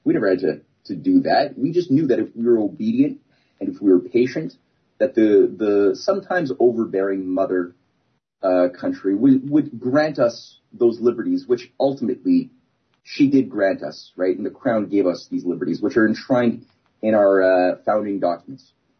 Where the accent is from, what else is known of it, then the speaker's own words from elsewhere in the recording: Canada; And as a Canadian, I was treated in my schooling experience to not respect that because we're British.